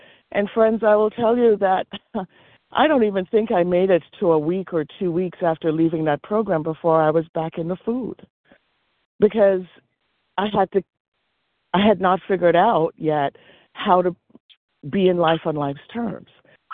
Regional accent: Jamaica; now in United States; So I just got back from a week-long vacation in Jamaica, my home country, where I couldn't get the foods that I wanted.

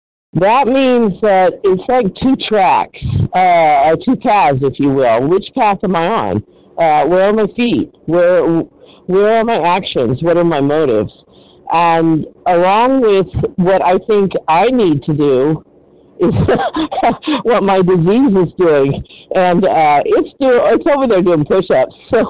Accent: California, United States; I'm from California.

